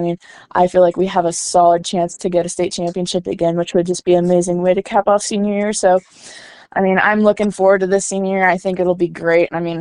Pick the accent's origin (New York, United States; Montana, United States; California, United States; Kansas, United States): Kansas, United States; I was from Kansas.